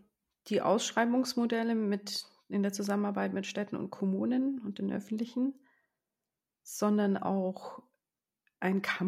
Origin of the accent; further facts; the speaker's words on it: Munich, Bavaria, Germany; als Münchnerin